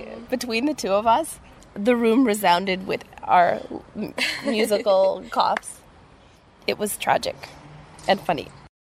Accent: Canada; I'm from Canada.

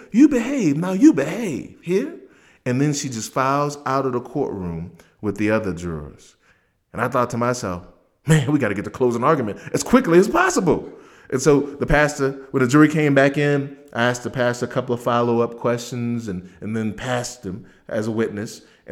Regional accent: Louisiana, United States; because I'm from Louisiana

